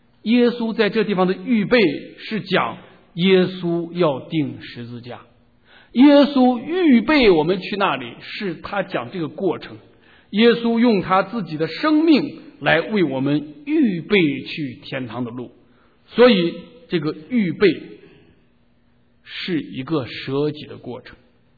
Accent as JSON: {"language": "Chinese", "country": "China", "said": "因为我们中国人几千年来误解了"}